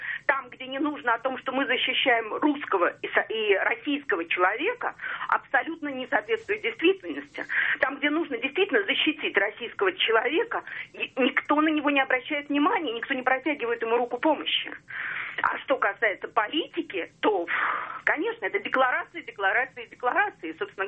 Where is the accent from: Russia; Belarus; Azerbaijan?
Azerbaijan; Baku; И, собственно говоря, я родом из Баку. Я, к сожалению, присутствовала и видела тот кошмар, который происходил на политическом уровне, кошмар, который происходил в том городе, в котором я жила